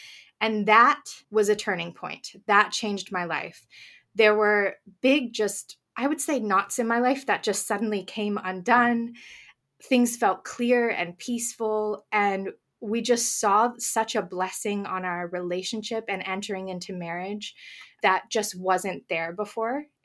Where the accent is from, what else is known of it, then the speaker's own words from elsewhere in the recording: United States; now in Oxfordshire, United Kingdom; We live in Oxfordshire, England. We are from America, but we've had lots of travels due to my husband's work and studies.